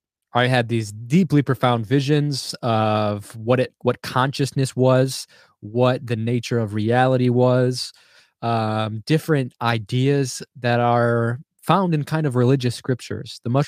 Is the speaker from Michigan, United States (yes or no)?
yes; Detroit, Michigan, United States; I grew up in Detroit and I've had all these things I've gone through